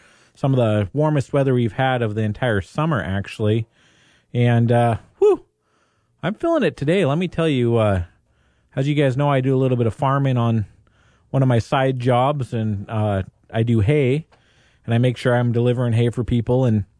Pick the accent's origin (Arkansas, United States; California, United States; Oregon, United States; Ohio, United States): Oregon, United States; Dallas; In my hometown of Dallas, Oregon, friends, you know, the local elections don't get a lot of draw usually.